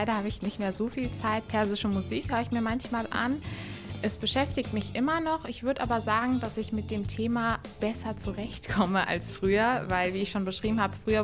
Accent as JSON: {"language": "German", "country": "Germany", "tie": "born there", "said": "ich bin ja in Deutschland geboren"}